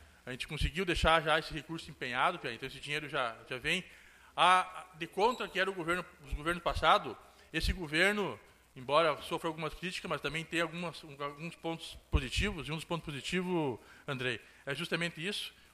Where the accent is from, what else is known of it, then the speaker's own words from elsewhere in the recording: Ijuí, Rio Grande do Sul, Brazil; um sonho daquele bairro, onde eu nasci e me criei, sendo realizado